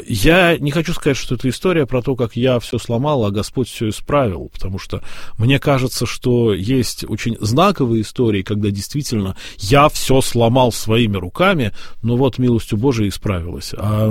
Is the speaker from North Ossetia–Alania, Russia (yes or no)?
no; Moscow, Russia; там мы из Москвы